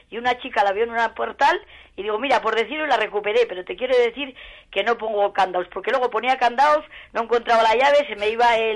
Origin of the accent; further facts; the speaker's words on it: Arnedo, La Rioja, Spain; Desde que me bajé a vivir de mi pueblo de Erce, Arnedo, pues voy siempre en bicicleta, porque vivo un poco lejos